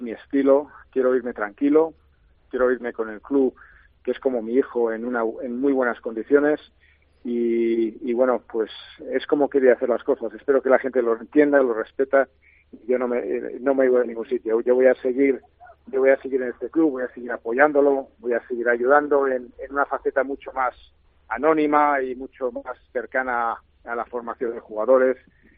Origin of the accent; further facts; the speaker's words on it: Madrid, Community of Madrid, Spain; born there; now in Valladolid, Spain; Yo vivo aquí, madrileño de nacimiento, pero me siento pucelano al 100%